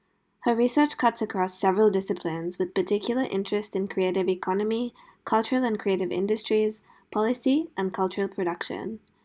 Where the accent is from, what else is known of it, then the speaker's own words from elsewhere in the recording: Mumbai, Maharashtra, India; I grew up in Bombay with the heavy influence of Bollywood in my life.